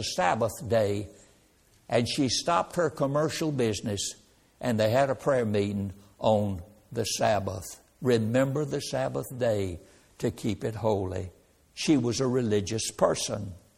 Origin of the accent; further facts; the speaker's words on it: Roxboro, North Carolina, United States; When I was a small child, I was raised in Roxburgh, North Carolina.